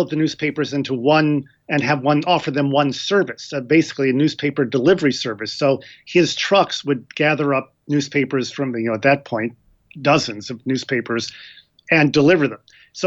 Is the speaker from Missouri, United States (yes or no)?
yes; Missouri, United States; And I, you know, the truth of the matter is I grew up a Cardinal fan. I was from Missouri.